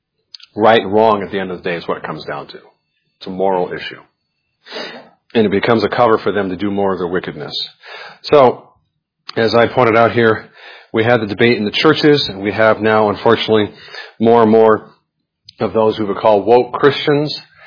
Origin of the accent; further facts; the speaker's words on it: Nevada, United States; Yeah, I've seen them in Nevada when I grew up in Nevada.